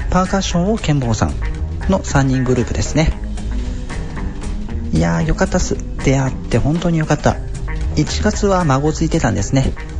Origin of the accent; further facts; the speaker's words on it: Kansai, Japan; やっぱり関西人としてですね、一発かまさないといけないなと思っておりますので